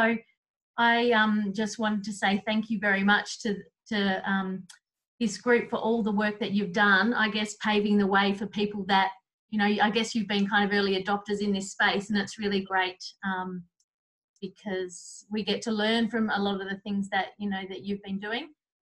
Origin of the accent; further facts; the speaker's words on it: Ballarat, Victoria, Australia; I'm from the City of Ballarat.